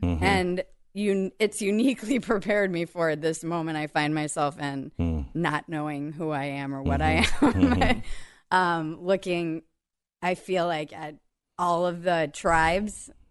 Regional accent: East Coast, United States; born there; So I was born on the East Coast. I moved every year and a half.

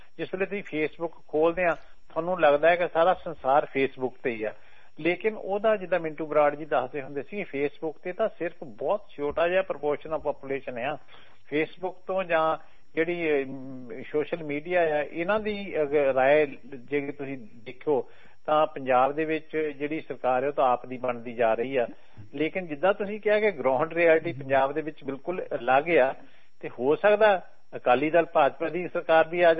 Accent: Punjab, India; moved away as an adult; ਇੱਥੇ ਆਉਣਾ ਚਾਹੁੰਦੇ ਸੀ, ਜਦੋਂ ਸਾਨੂੰ ਮੌਕਾ ਮਿਲਿਆ ਤਾਂ ਅਸੀਂ ਉਹ ਪੰਜਾਬ ਨੂੰ ਛੱਡ ਕੇ ਇੱਥੇ ਆ ਗਏ

